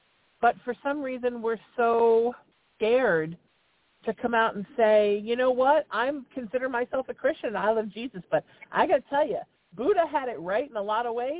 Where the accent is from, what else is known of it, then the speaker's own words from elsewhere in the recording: California, United States; I grew up in Orange County in the middle of the Bible Belt. You know, they used to call themselves the Orange County Bible Belt very proudly, and the California Bible Belt very proudly.